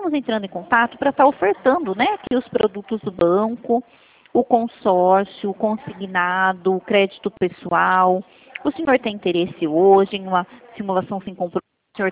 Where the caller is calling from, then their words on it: Santa Bárbara d'Oeste, São Paulo, Brazil; Eu falo de Santa Bárbara do Oeste, do interior de São Paulo.